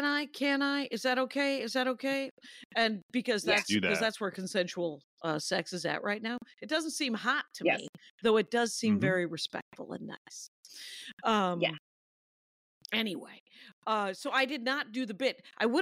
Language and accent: English; Wisconsin, United States; I'm from Wisconsin. I'm too much a Minneapolis comic